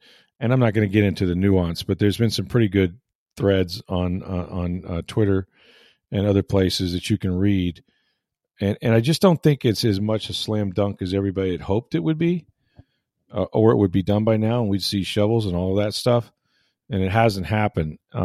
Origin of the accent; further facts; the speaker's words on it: St. Petersburg, Florida, United States; born there; now in Tampa, United States; And I was born in St. Petersburg. I love St. Petersburg. I live in Tampa now.